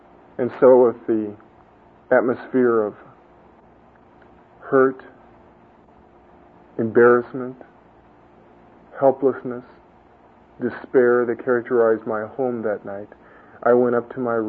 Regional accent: San Gabriel, California, United States; I was raised in San Gabriel and went to San Gabriel High School.

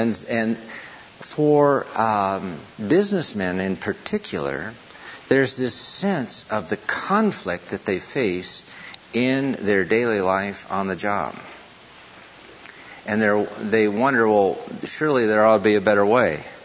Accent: Florida, United States; also born or lived in Chicago; And although I was born in Chicago, I was raised in Florida, and everybody in the South went to church.

